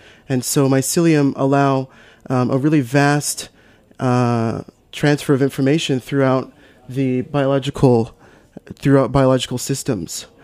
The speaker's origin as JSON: {"language": "English", "region": "Colorado", "country": "United States", "tie": "born or raised there", "said": "Well, you know, growing up in Colorado, my parents, we had a lot of really wonderful food experiences, particularly at like farms and co-ops and things like that."}